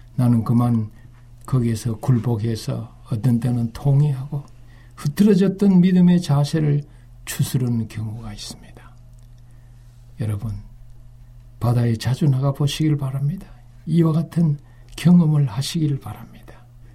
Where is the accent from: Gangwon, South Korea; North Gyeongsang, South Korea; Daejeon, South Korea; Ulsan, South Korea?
North Gyeongsang, South Korea; Uiseong; 저는 육지에서 태어났어요. 제 고향은 경북 의성인데요.